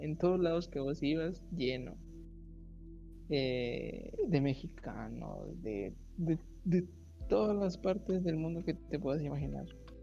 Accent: Guatemala; Entonces empezamos a hacer ahí relajo porque, pues, las palabras guatemaltecas, pues, solo las conocemos, ¿no?

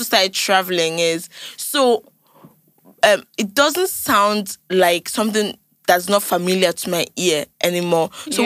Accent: Nigeria; accent: Yoruba; I'll put my Yoruba accent into it.

